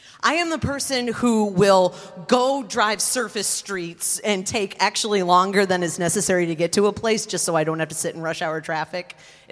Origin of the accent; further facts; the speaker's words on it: Detroit, Michigan, United States; also born or lived in Caracas, Venezuela / Los Angeles; I grew up in the Detroit area